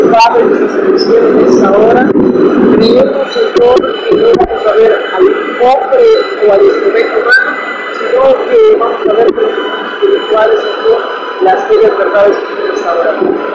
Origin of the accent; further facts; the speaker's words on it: Colombia; Soy de país de Colombia. No sé si se nota todavía que quede algo de acento, un poco, ¿verdad? Sí, un poco de acento.